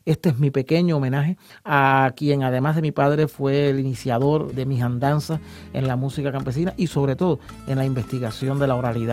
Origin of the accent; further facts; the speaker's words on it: Havana, Cuba; born there; yo soy un guajiro artificial porque soy nacido en La Habana, mientras que el término guajiro es el que identifica al cubano que nace en el campo. Pero mis raíces son guajiras